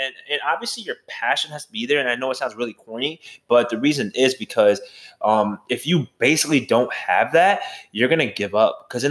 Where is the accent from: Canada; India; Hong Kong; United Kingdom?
India; born there; I was born in India, right?